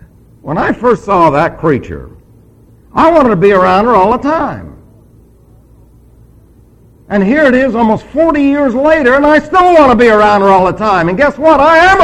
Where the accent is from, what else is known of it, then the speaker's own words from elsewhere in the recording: New York, United States; And I said, yo. I was from New York.